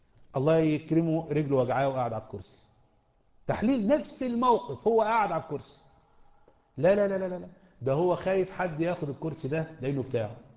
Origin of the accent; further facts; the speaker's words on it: Egypt; ده انا وانت مصريين ودي مصريتنا العريقه